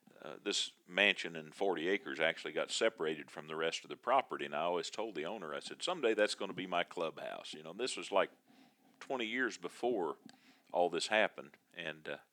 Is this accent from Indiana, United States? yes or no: yes; Indiana, United States; I'm from here.